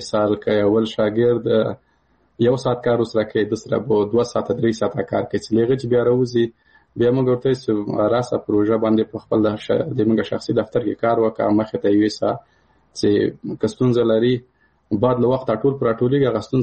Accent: Paktia, Afghanistan; مثال زه د کابل د پکتیا یم

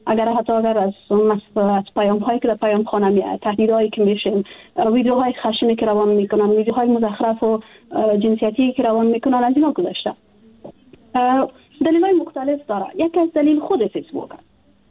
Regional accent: Afghanistan; جدا از اینکه وطن ما است، خانواده ما است، دوستای ما هستن، ما در افغانستان بزرگ شدیم، تحصیل کردیم، کار کردیم،

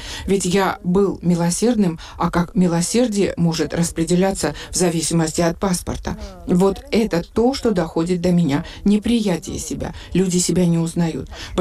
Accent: Georgia; Мы, грузины, часто жили при тоталитарных режимах

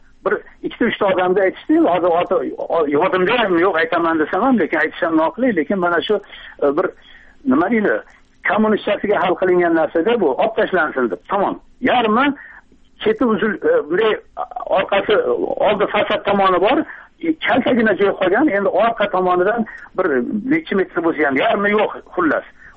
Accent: Kokand, Fergana Region, Uzbekistan; Men o'zim mana Qo'qonlikman, Qo'qon atrofidagi qishloqlarda turaman.

